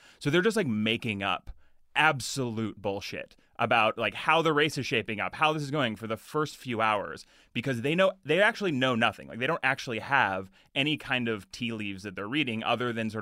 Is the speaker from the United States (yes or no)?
no; Edmonton, Alberta, Canada; We grew up in Edmonton every single day.